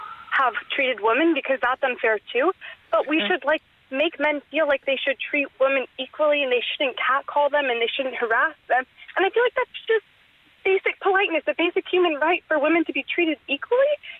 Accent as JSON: {"language": "English", "town": "Huntington Beach", "region": "California", "country": "United States", "said": "Huntington Beach, California."}